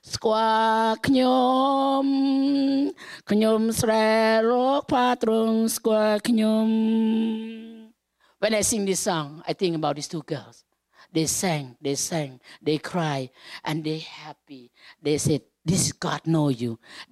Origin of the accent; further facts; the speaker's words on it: Laos; English is a second language; moved away; This is my life. I came from Laos. I never thought I could be this far to be a missionary to Cambodia.